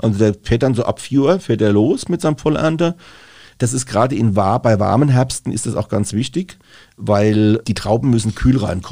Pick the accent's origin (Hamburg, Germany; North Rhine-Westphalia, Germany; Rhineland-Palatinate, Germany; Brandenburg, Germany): Rhineland-Palatinate, Germany; da hat dann das Vögelchen drüber gepfiffen, sagt man bei uns in Rheinhessen.